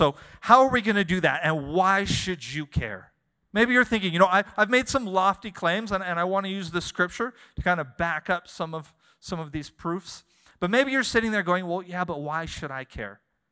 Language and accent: English; Shoshone, Idaho, United States; As Pastor Greg said, I'm born and raised in Shoshone, Idaho. You know, so yeah, I grew up pig wrestling, all those weird southern Idaho traditions, but did not grow up in church.